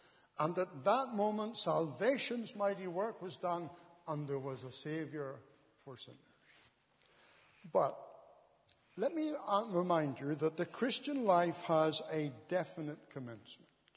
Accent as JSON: {"language": "English", "town": "Cumbernauld", "region": "Scotland", "country": "United Kingdom", "tie": "born or raised there", "said": "I was born in Cumber and brought up in a good home. Not a Christian home, but a good home. Our church, our family church, was Presbyterian."}